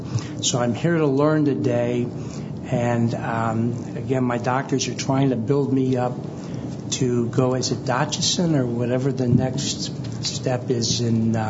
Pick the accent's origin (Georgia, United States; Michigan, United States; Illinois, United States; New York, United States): Michigan, United States; South Haven; I'm from South Haven, Michigan